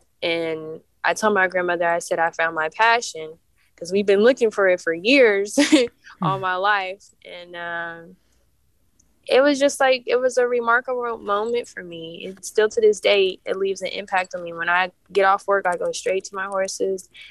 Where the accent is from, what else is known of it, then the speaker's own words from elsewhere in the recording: Oakland, California, United States; I am an inner city kid. I'm from West Oakland.